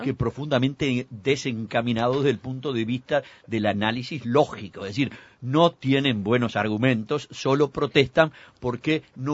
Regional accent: Uruguay; soy uruguayo

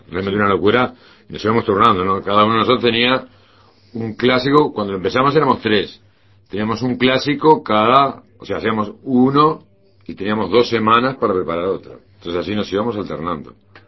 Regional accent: A Coruña, Galicia, Spain; Soy gallego.

